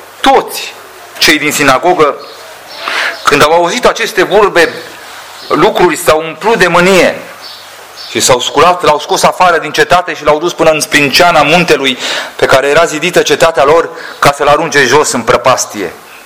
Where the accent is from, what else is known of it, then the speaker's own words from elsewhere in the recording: Bucharest, Romania; now in Argeș County, Romania; și eu am fost crescut, sunt bucureștean, dar sunt plecat de 28 de ani. Am ajuns în județul Argeș